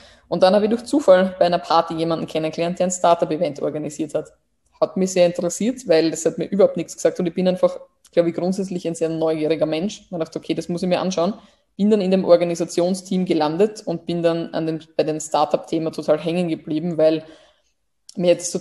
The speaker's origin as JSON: {"language": "German", "region": "Burgenland", "country": "Austria", "said": "ich komme aus dem Burgenland"}